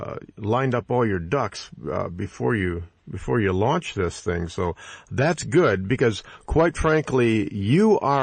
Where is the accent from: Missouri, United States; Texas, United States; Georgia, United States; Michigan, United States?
Michigan, United States; at least here in my home state of Michigan